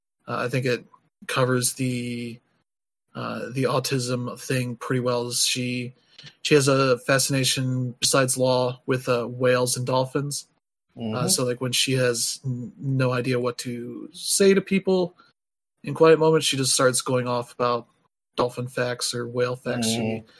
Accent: United States; To which, as an American, I'm like, that happens everywhere here.

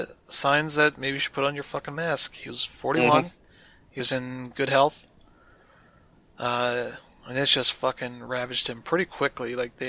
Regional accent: United States; now in Canada; Yeah, but you see, I'm an American. I should not be inconvenienced.

